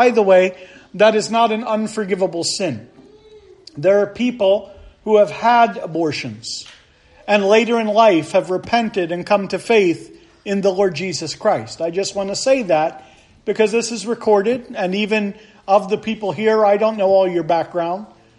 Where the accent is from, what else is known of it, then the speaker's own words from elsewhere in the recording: United States; particularly here in the United States, and we could pick on some other countries as well, but since I'm American, I'll just go